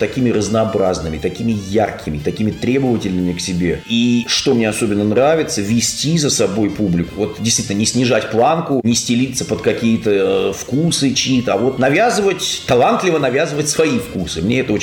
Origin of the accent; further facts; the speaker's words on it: Tyumen, Tyumen Oblast, Russia; born there; Вообще-то я родился в Сибири, в Тюмени. Но так получилось, что вот мои предки жили очень много лет, с 19 века, в городе Майкопе.